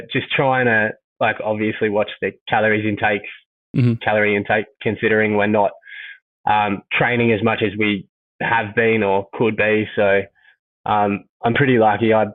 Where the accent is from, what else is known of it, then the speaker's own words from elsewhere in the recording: Mentone, Victoria, Australia; because I grew up in Mentone and started playing tennis